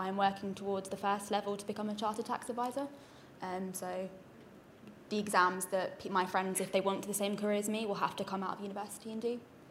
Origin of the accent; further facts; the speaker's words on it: East of England, United Kingdom; I'm from Hertfordshire myself.